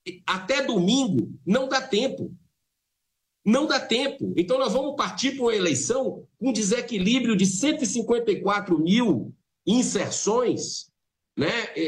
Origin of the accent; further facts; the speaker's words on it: Ceará, Brazil; lá no Ceará, que é a minha terra, onde eu estou praticamente toda semana